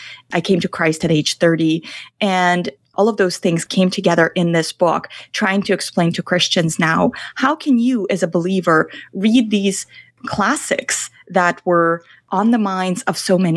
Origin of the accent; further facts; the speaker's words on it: Russia; English is a second language; also born or lived in Israel; now in United States; back then, I was growing up in Soviet Russia. So this was a Russian book, translation from Hungarian, all kinds of weird stories there. But I fell in love with the classics, and years later, my family first immigrated from Russia to Israel, and then when I was in high school, we moved to the U.S.